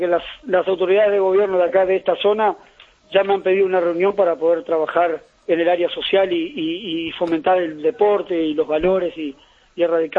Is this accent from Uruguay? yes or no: yes; Uruguay; voy por más, como todo uruguayo, a más, siempre a más.